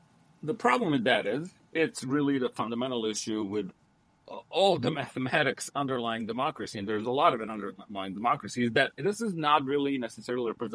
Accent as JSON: {"language": "English", "country": "Bosnia & Herzegovina", "moved": "yes", "lives_now": "United States", "said": "I come from Bosnia, which, you know, as you might know, went through this horrible war in the early 90s. And that's when I came to the U.S. as a refugee."}